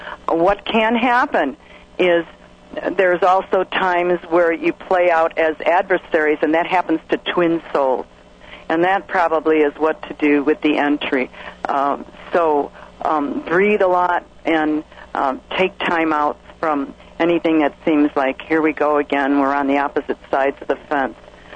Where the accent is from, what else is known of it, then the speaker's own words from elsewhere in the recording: Midwest, United States; I thought you were going to ask me, when am I coming home? I'm from the Midwest.